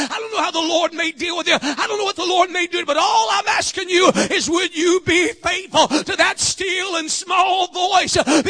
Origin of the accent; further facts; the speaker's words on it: Kentucky, United States; I'm not related to the man, but I just feel a little bit of dignity just knowing I'm from Kentucky, you know.